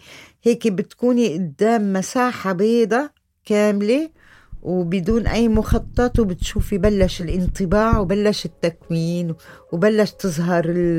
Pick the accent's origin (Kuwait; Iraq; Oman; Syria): Syria; Aleppo, Aleppo Governorate; moved away as an adult; now in Lebanon; طبعا روحي تمت بحلب. ماذا أحكي، سوريا كتير كبيرة، سوريا بدي أحكي عن النمنم الصغير تبعي حلبي